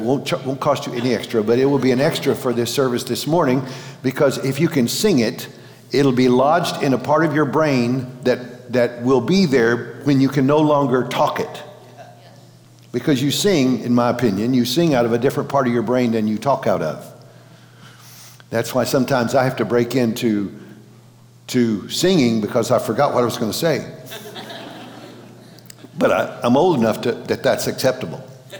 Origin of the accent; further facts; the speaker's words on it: Matthews, Missouri, United States; Most of you have never heard of Matthews, Missouri. That's home to me, Sykeston. But I was born on Route 1 Matthews between 1st and 2nd Ditch. That's how we judge things down there.